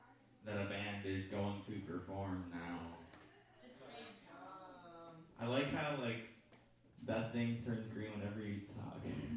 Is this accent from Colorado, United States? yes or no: yes; Denver, Colorado, United States; from Denver.